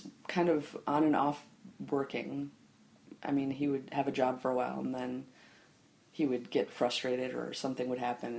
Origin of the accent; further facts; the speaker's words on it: Ann Arbor, Michigan, United States; born there; I was born in Ann Arbor, Michigan, at University of Michigan Hospital.